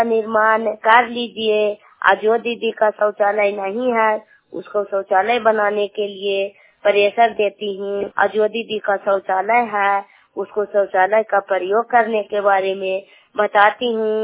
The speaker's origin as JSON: {"language": "Hindi", "town": "Jaipur", "region": "Bihar", "country": "India", "said": "मैं जयपुर गांव की रहने वाली हूँ। सीएम की काम करती हूँ, हरराव दलांदा जिला को रहने वाली हूँ।"}